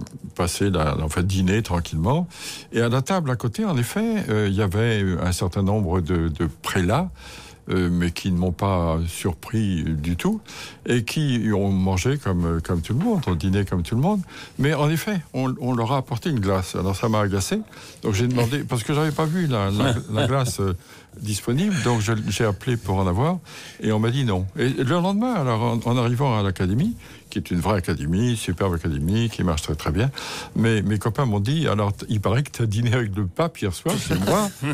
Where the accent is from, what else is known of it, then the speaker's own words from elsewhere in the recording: Vannes, Brittany, France; born there; J'étais né dans le Morbihan, je suis né à Vannes.